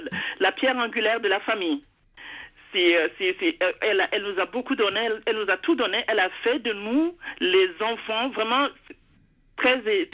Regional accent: Chad; moved away; Alors moi j'ai grandi au Tchad, j'ai commencé mes études au Tchad et j'ai fini en France mes études.

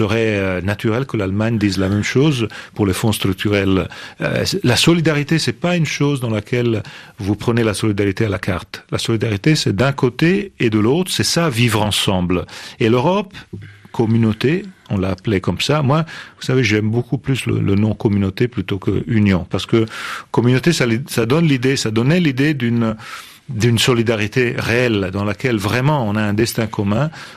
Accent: Pisa, Tuscany, Italy; French is a second language; also born or lived in Strasbourg; Je vous dis « non, écoutez, moi je suis de Pise ». Pas de Florence.

